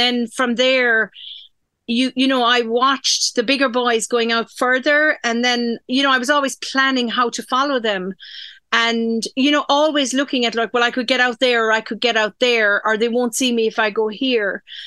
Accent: Dingle, County Kerry, Ireland; my mother is from Donegal. So we gravitated back down to Dingle. And from a very young age, I grew up swimming in Dingle Bay.

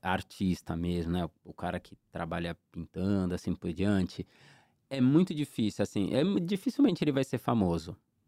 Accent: Santos, São Paulo, Brazil; Minha Infância na Zona Noroeste, em Santos. Porque foi um momento único. E desde lá eu já desenhava.

